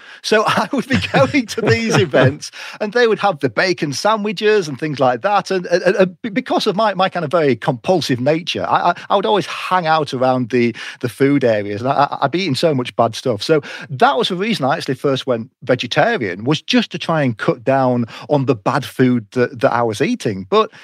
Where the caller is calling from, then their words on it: England, United Kingdom; I am calling in from the UK over in Europe. So we're sort of in the north of the UK. So the UK's got a north-south divide like the US has the east-west divide. So we're in the north, which is perhaps a bit more industrial.